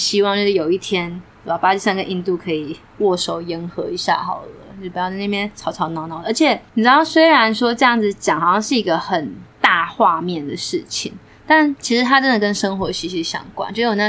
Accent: Taiwan; 但是你知道我们台湾人不喜欢被说是中国人，

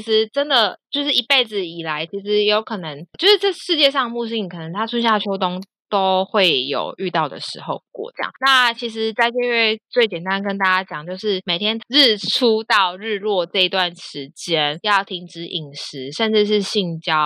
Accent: Taiwan; 毕竟我们还是吃台湾食物长大的啊

